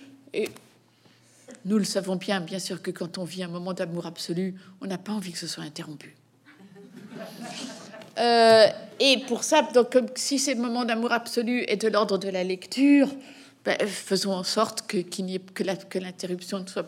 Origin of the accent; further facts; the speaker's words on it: Belgium; Je suis belge, je suis une brute. La Belgique est un pays extrêmement paradoxal.